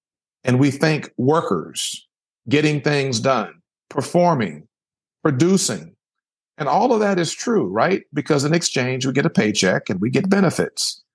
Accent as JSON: {"language": "English", "town": "Richmond", "region": "Virginia", "country": "United States", "tie": "born or raised there", "said": "Well, I'm a native of Richmond, Virginia. That's my hometown."}